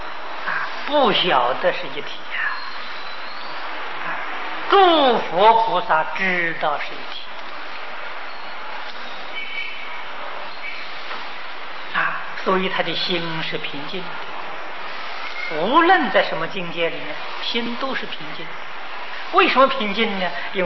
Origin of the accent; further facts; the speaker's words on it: China; 啊，我们中国人从讲这个叫心。